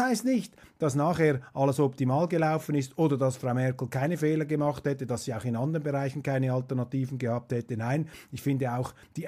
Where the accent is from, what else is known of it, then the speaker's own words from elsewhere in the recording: Switzerland; Und als Schweizer kann ich Ihnen sagen